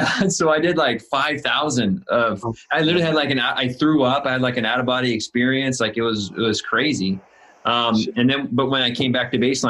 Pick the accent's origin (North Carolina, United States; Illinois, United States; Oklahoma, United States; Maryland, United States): Illinois, United States; I'm in Southern California and I moved here from Illinois, which is in the Midwest, a small town, 3,000 people.